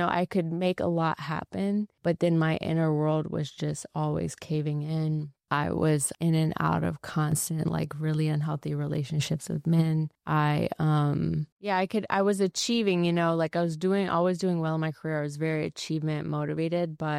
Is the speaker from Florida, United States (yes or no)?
yes; Florida, United States; moved away as an adult; But, basically, I grew up in Florida.